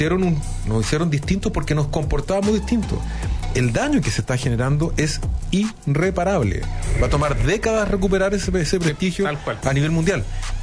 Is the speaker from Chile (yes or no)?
yes; Chile; es una triste realidad que vamos a perder como chilenos